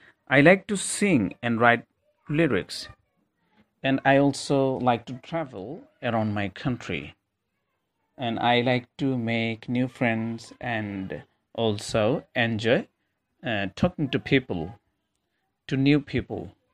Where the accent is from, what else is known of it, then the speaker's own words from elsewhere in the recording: Sunamganj, Sylhet Division, Bangladesh; I'm from Sunamganj district of Silet division. I grew up in Sunamganj and studied up to SSC level there. Then I came to Silet